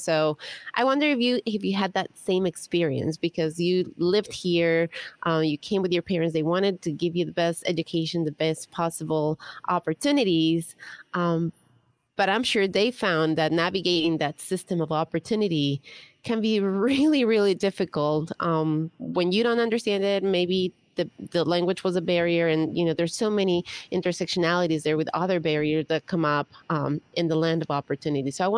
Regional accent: Ecuador; So I'm originally from Ecuador

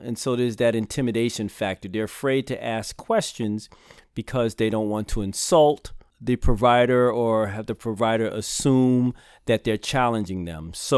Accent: Brooklyn, New York, United States; now in Buffalo, United States; Well, as you can probably tell from my little accent, I'm originally from Brooklyn. And I came here to Buffalo to go to medical school back in 1984 at UB.

